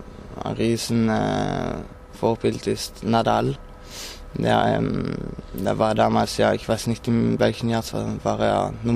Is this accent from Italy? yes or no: yes; Trentino-Alto Adige, Italy; Vorher war ich ein Skifahrer. Halt bei uns in Südtirol wird noch relativ viel Ski gefahren. Logischerweise, die Berge sind vor unserem Haus.